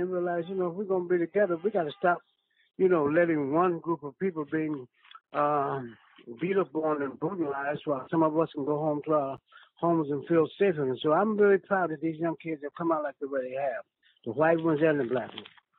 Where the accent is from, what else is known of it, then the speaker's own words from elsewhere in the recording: Akron, Ohio, United States; Well, listen, brother, in my hometown of Akron, Ohio, back in 1957, we had a little riot for the same thing.